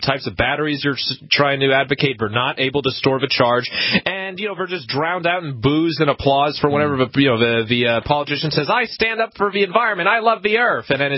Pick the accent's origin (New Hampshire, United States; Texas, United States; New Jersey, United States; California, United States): New Hampshire, United States; Hanover; I remember in my hometown, Hanover, New Hampshire, the city passed, full 100% renewable by 2050